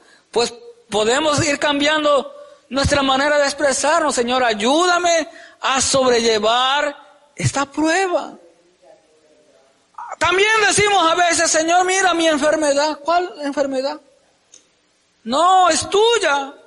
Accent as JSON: {"language": "Spanish", "region": "Veracruz", "country": "Mexico", "tie": "born or raised there", "said": "al menos allí en mi pueblo, en Veracruz, tarda alrededor de 6 meses"}